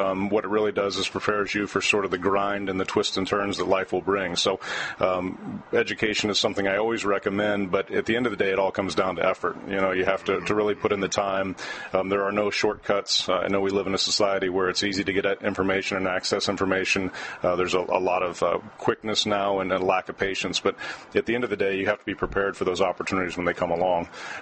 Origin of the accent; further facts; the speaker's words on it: Sidney, Ohio, United States; growing up in Sydney, Ohio, you know, roadside park with broomball was about as close as you got to hockey.